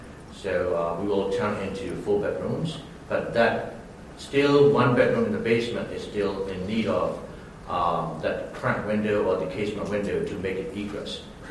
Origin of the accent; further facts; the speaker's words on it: Myanmar; English is a second language; I'm originally from Burma, Myanmar, which is called Myanmar also right now.